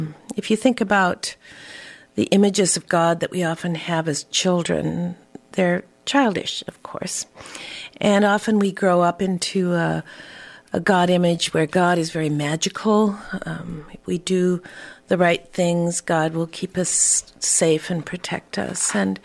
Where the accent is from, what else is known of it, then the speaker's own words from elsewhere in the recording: Bellingham, Washington, United States; a Jesus People movement that was all the rage at the time in my hometown of Bellingham.